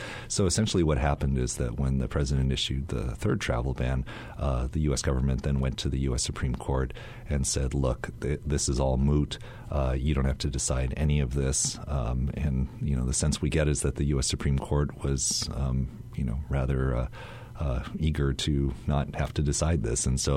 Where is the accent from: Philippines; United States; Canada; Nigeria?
United States; many people who are minorities, of which I myself am included, I'm Chinese American.